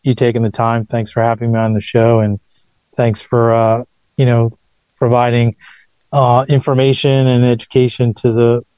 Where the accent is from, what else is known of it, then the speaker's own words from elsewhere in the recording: New York City, New York, United States; So I said, you know, I grew up in New York City. I'm happy to go. I'm not really scared of too much.